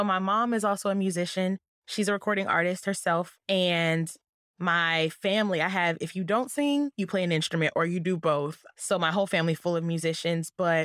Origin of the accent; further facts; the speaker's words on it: Oakland, California, United States; I am an artist out of Oakland, California. I'm from Oakland, and I recently stepped into independent artistry myself.